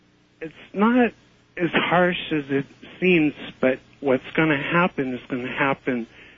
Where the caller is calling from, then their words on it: San Diego, California, United States; I'm from San Diego.